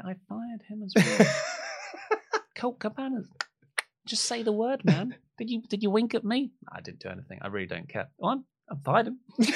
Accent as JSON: {"language": "English", "region": "East of England", "country": "United Kingdom", "said": "I'm from the UK. I'm from Essex."}